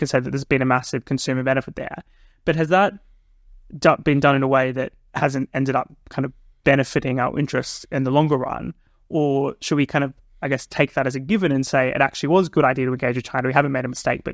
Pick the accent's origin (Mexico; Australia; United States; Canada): Australia; my home country of Australia